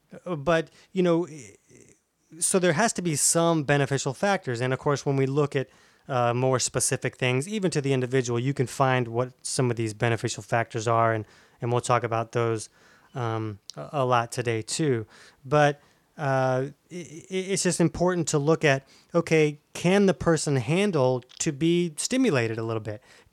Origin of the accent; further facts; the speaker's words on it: Orange Park, Florida, United States; I'm from Orange Park, Florida.